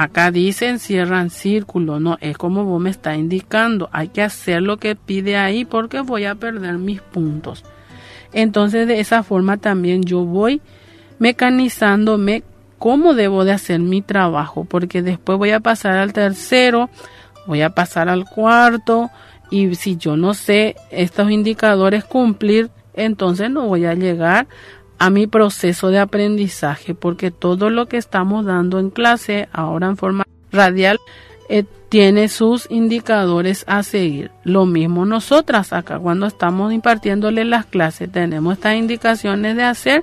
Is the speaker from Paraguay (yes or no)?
yes; Paraguay